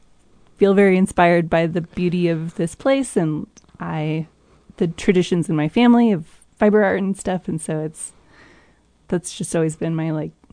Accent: Colorado, United States; I'm originally from Western Colorado, so very much the same as Carbon County.

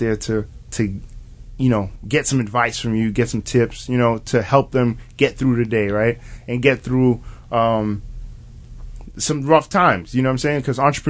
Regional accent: Deer Park, New York, United States; So I grew up in Deer Park, right?

